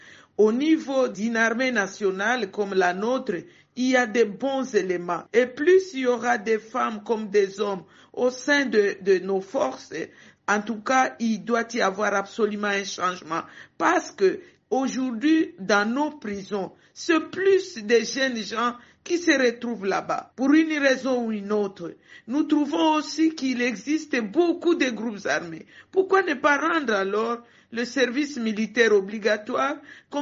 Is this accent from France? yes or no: no; DR Congo; Je suis de la RDC